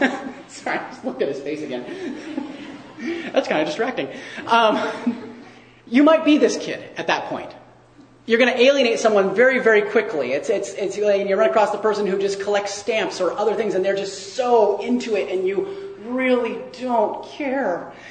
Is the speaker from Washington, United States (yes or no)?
yes; Seattle, Washington, United States; I'm from Seattle.